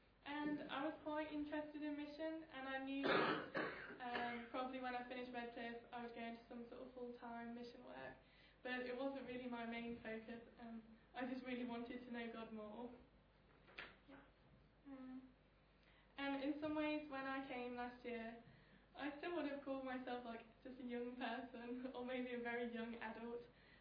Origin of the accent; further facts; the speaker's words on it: East Midlands, United Kingdom; now in Gloucester, United Kingdom; I'm 21. I'm in my second year at Redcliffe, and I'm originally from Leicestershire. I grew up on a farm with my mum and my dad.